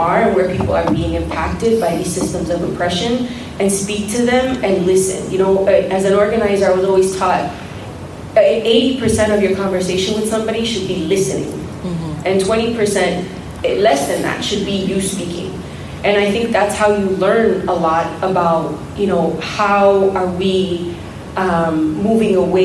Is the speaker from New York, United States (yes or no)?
yes; Queens, New York, United States; I'm the children of immigrants. I was born here. I'm from Queens. I'm from New York.